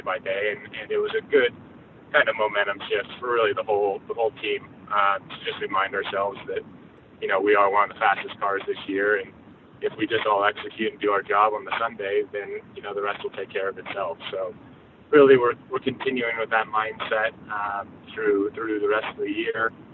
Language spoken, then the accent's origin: English; United States; now in Indianapolis, United States; I grew up near Lake Tahoe. So when I wasn't skiing, I was on a boat of some sort.